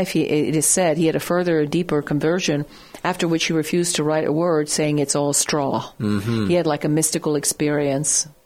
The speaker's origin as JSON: {"language": "English", "country": "Italy", "tie": "born or raised there", "said": "as a school child growing up in Italy, one of the earliest saints that we were ever taught about was a little boy"}